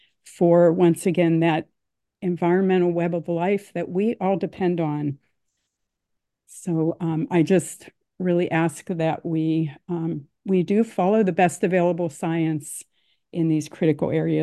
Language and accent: English; Washington, United States; from North Kitsap.